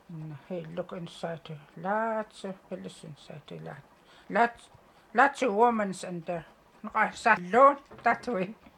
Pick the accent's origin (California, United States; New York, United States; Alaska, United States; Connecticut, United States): Alaska, United States; also born or lived in Holikachuk; now in Grayling, United States; Anoka, way up. It's nobody around there.